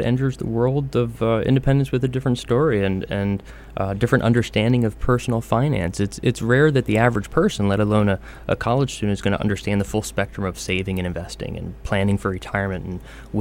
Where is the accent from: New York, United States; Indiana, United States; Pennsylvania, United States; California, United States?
Pennsylvania, United States; Philadelphia; I'm originally from Philadelphia. I spent my whole life in that area